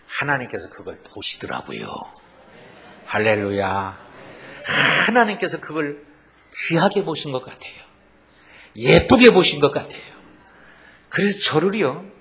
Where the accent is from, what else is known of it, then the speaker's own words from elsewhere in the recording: North Jeolla, South Korea; 여러분은 잘 모르지만요 제가 전라북도에서 왔거든요. 대한민국 전라북도.